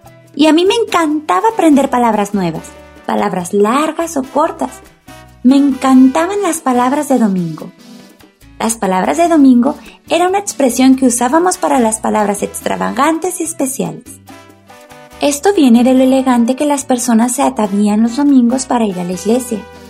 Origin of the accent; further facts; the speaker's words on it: Aibonito, Puerto Rico; En mi pueblo de Ay Bonito siempre hacía una brisa muy tibia, pero nunca fría. En Ay Bonito, la altura es un poco más que en el resto de la isla